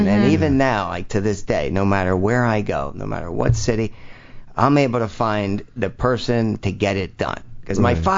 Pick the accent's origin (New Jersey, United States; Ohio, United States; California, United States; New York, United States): New Jersey, United States; Trenton; I grew up in Trenton, New Jersey as a kid.